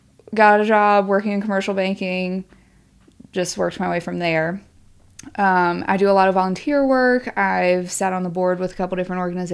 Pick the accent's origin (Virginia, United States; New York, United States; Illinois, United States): Virginia, United States; So I am from Virginia.